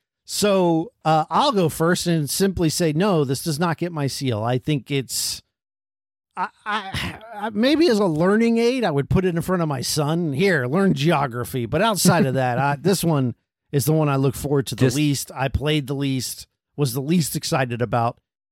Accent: United States; We don't know what kilometers are. We're from America

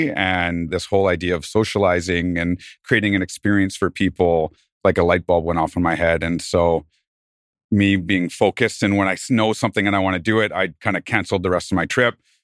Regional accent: Cassiar, British Columbia, Canada; also born or lived in North Vancouver; So I was born at Lionsgate Hospital in North Van, and then I think when I was like 6 weeks old, I went up to this mining town on like the BC Yukon border called Cassiar.

